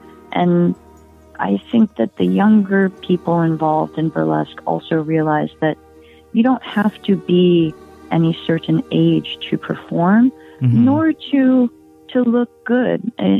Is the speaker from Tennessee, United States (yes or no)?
no; Hawaii, United States; so I feel that connection very strongly, you know, just from being local and also from, you know, being Hawaiian and my just having all my family here.